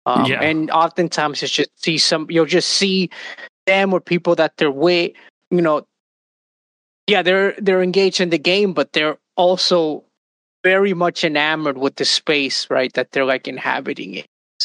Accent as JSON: {"language": "English", "town": "New York City", "region": "New York", "country": "United States", "said": "I'm not, you know, I'm a New Yorker from the city."}